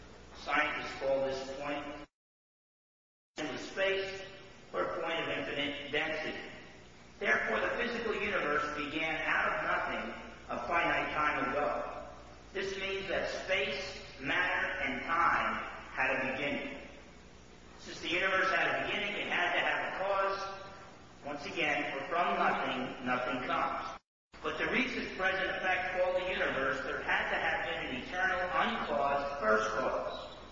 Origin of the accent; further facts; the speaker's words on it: New Jersey, United States; I was at Stafford High School and was born and raised in Jersey.